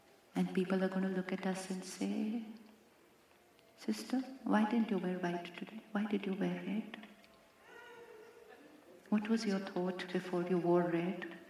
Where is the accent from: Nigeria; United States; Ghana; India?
India; And you know what? I came all the way from India to meet you.